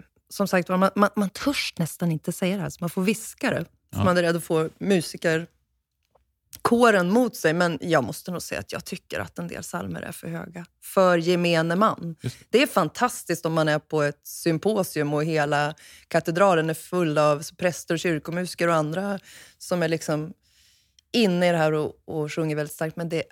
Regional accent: Holmsund, Västerbotten County, Sweden; Jag växte upp i Solbackakyrkan som var i Holmsund.

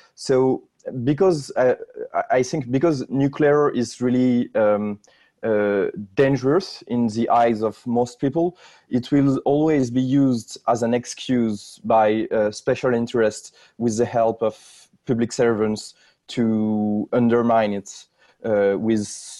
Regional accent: France; I'm from France and we developed nuclear really early.

